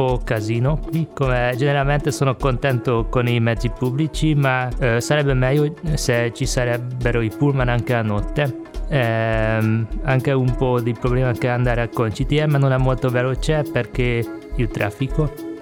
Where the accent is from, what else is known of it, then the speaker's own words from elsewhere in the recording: Budapest, Hungary; Italian is a second language; now in Cagliari, Italy; Vengo da Budapest, Ungheria.